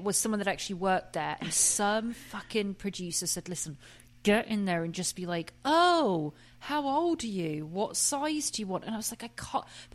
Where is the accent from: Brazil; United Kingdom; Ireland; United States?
United Kingdom; England; I'm from England, I can say that.